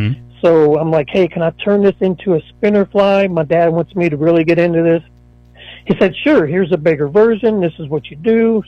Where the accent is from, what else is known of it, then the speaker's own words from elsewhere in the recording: West Virginia, United States; No, I'm originally from the Barber County, Harrison County, and then my family moved from Harrison County to Barber County, probably about middle school era, and then I just grew up, graduated Philip Barber in 92